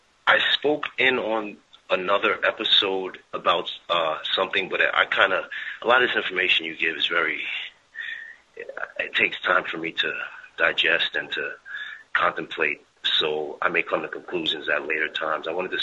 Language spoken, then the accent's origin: English; Pennsylvania, United States; I'm from Pennsylvania.